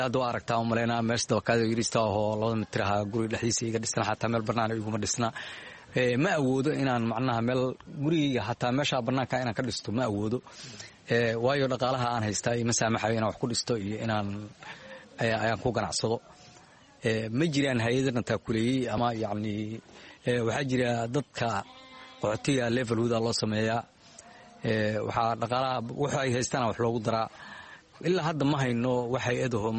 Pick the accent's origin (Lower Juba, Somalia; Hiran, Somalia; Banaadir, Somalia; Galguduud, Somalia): Banaadir, Somalia; Mogadishu